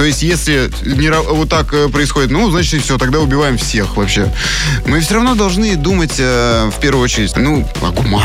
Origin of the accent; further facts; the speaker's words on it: Moscow, Russia; я хоть и москвич, но рос в деревне, поэтому мне вот это все не страшно. Я с детства в навозе.